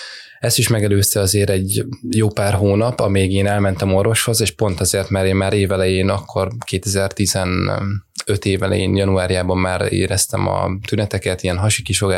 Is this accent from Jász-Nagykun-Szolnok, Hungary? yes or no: yes; Rákóczifalva, Jász-Nagykun-Szolnok, Hungary; Én Rákóczi falván egy Szolnok melletti kis faluban nőttem fel